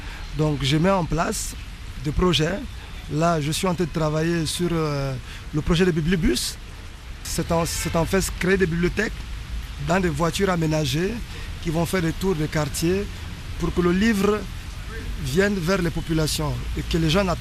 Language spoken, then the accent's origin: French; Gabon; J'avais envie d'en parler en tant que Gabonais, en tant qu'écrivain